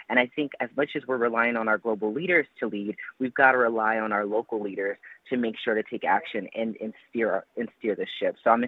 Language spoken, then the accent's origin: English; Pinole, California, United States; And like I said, I come from Pinole. I'm from a small city.